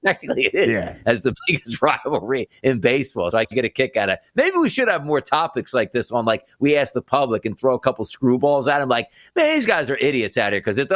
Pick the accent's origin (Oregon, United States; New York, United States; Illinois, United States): New York, United States; New York City; Look, when I was growing up in New York City, like, you know, it was Mets, Yankees.